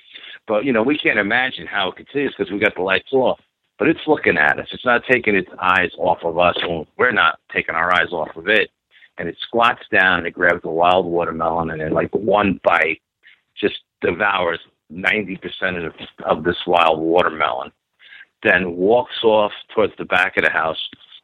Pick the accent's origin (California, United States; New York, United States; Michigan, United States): New York, United States; New York City; And again, growing up in New York and in the city, I always thought that it was out in the Pacific Northwest.